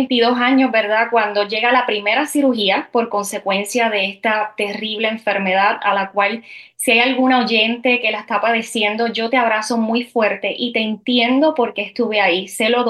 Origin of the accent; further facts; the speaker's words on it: Puerto Rico; Yo soy puertorriqueña